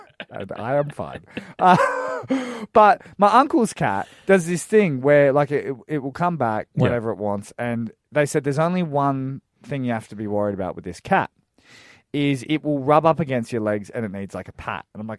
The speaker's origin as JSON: {"language": "English", "town": "Darwin", "region": "Northern Territory", "country": "Australia", "tie": "born or raised there", "said": "I was a bit wary of dogs because I grew up in Darwin and I used to get chased by pig dogs all the time."}